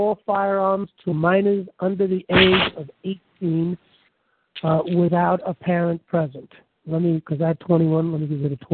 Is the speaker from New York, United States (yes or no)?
yes; New York City, New York, United States; believe me, I come from New York City.